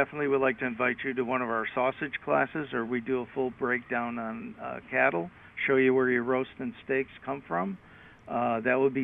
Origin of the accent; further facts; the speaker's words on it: Chicago, Illinois, United States; because the first time I walked into Farmers Market, in 1977. I came from Chicago, and I didn't even know that I was going to own a butcher shop here